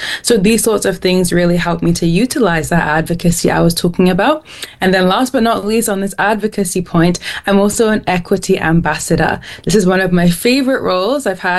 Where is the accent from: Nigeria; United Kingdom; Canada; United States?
Nigeria; I'm Nigerian, and we have high rates of maternal mortality in Nigeria and other areas in Africa.